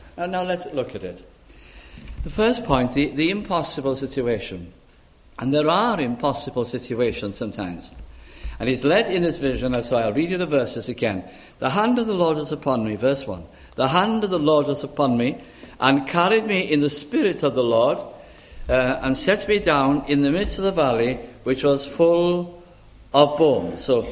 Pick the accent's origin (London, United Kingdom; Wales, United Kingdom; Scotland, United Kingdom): Wales, United Kingdom; Caernarfon; My hometown is Carnarvon, the ancient capital of the country. And it is a very pretty, very beautiful place.